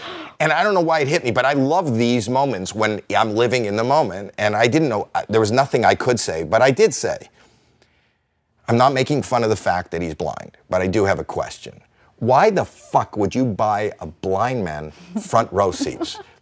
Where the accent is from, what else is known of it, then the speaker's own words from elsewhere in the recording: Toronto, Ontario, Canada; You know, I'm from Toronto, Canada, the suburbs. Never seen anything like this.